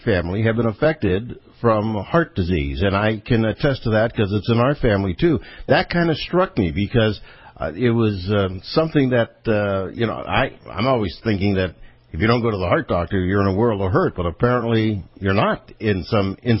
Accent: Pennsylvania, United States; Well, I was originally from Pennsylvania, but apparently I should have been moved closer to Roseto.

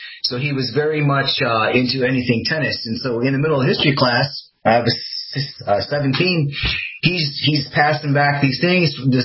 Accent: Midwest, United States; I mean, I grew up in the Midwest, you know.

